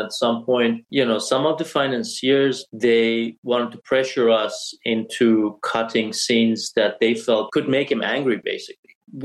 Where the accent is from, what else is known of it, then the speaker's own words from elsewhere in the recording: Iran; because I come from Iran and the bully mentality rules in Iran.